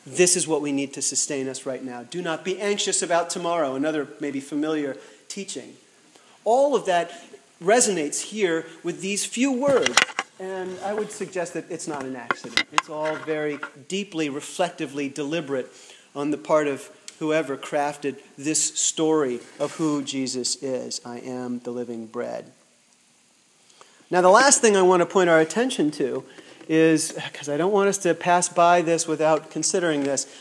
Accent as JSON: {"language": "English", "region": "East Coast", "country": "United States", "said": "I'm a WASP from the East Coast, and we definitely have this sense of personal space"}